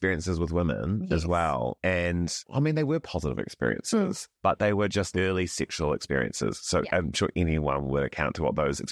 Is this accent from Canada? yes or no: no; Christchurch, Canterbury, New Zealand; Like, I grew up in Central City Christchurch in the 90s and 2000s.